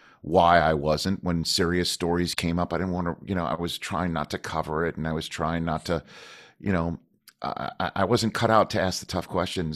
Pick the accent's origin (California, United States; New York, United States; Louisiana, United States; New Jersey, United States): New York, United States; Staten Island; So they hire, and I'm from Staten Island. So they hired me.